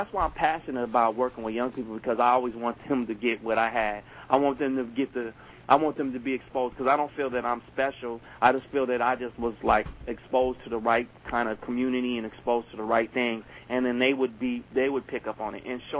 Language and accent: English; San Francisco, California, United States; I grew up in the Tenderloin in San Francisco.